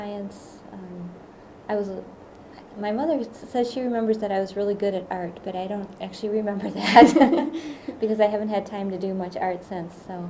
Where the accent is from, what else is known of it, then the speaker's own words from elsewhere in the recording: Wauwatosa, Wisconsin, United States; also born or lived in Milwaukee; I was born in Wisconsin, in Milwaukee, actually. And then at an early age, my parents moved just to a suburb of Milwaukee, so in Wauwatosa.